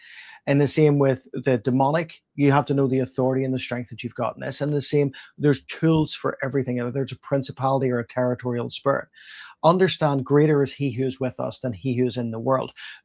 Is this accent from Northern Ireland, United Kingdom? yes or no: yes; Northern Ireland, United Kingdom; I'm from Northern Ireland, right? Everybody was divided in terms of religion. You were either Protestant or you were Catholic.